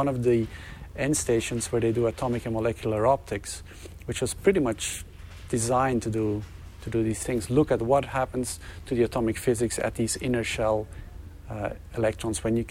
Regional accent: Belgium; I speak Dutch, but I'm from Belgium.

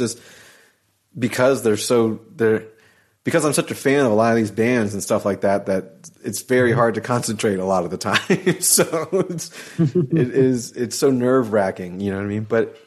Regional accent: Jacksonville, Florida, United States; Okay, and I'm from Jacksonville, so of course that is what it is.

